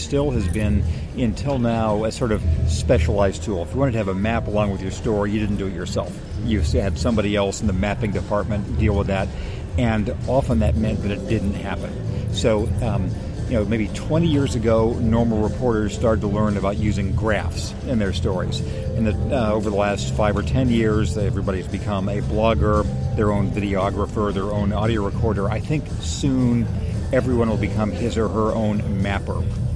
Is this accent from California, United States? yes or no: yes; Redlands, California, United States; I grew up in Redlands, California, the home of ESRI